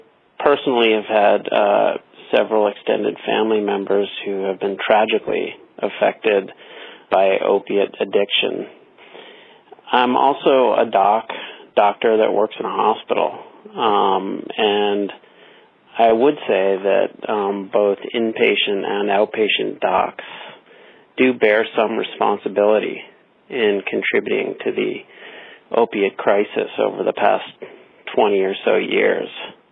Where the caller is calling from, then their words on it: San Francisco, California, United States; I'm calling from San Francisco.